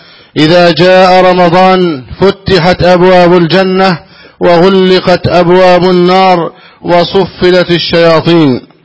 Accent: Egypt; اللهم احفظ بلدنا مصر أمنا أمانا

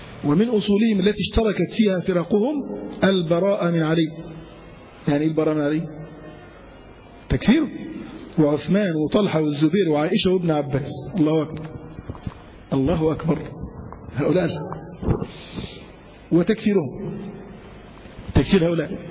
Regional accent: Egypt; احنا مصريين

